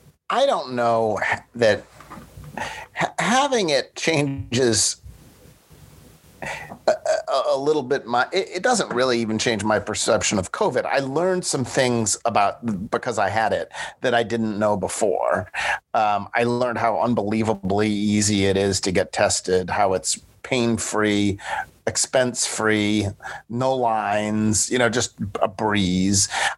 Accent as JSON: {"language": "English", "town": "Buffalo", "region": "New York", "country": "United States", "tie": "born or raised there", "said": "when I was in Buffalo, I was growing up in Buffalo"}